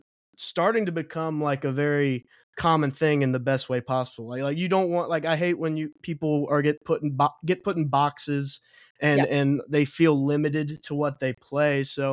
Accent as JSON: {"language": "English", "region": "Kentucky", "country": "United States", "lives_now": "Cincinnati, United States", "said": "I'm from Kentucky. So like the Appalachian, you know, that runs right through us. And I'm more northern towards, I'm in Cincinnati."}